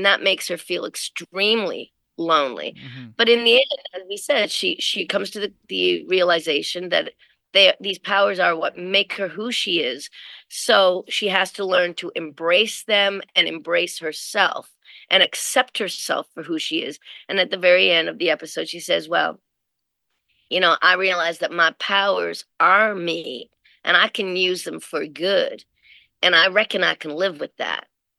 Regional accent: Nova Scotia, Canada; And then we fell in love with Nova Scotia and we never left. So that's why I grew up in Nova Scotia after that.

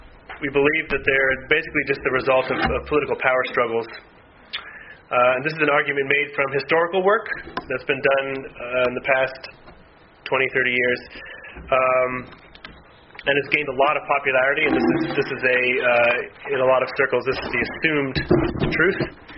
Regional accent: New England, United States; And then lots of other places too, but I'm from New England

